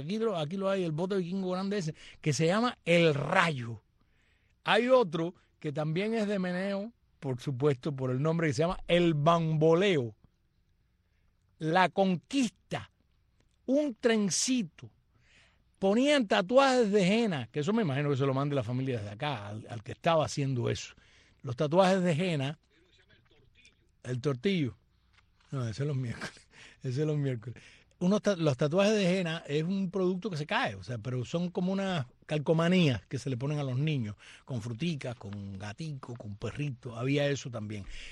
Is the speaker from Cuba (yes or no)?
yes; Camagüey, Cuba; Yo soy de Camagüey, a propósito de Camagüey.